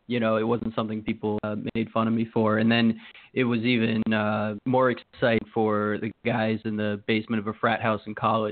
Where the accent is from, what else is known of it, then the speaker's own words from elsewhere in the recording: Maryland, United States; I live in Connecticut now. I grew up in Maryland.